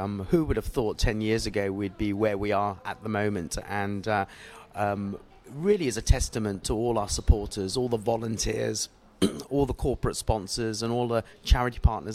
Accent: Sri Lanka; I'm originally from Sri Lanka, so I sort of pop back every 18 months

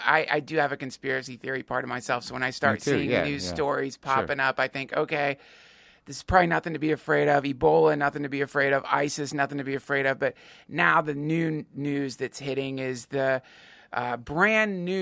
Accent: United States; I didn't find it funny, and I'm an American

